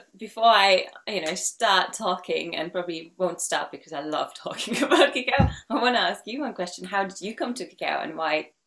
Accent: Germany; also born or lived in Iceland; So, I'm originally from Germany

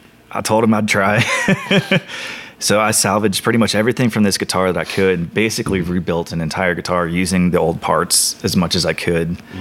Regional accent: Austin, Texas, United States; I said, I'm from Austin. I'm a guitar maker, do repairs and whatnot.

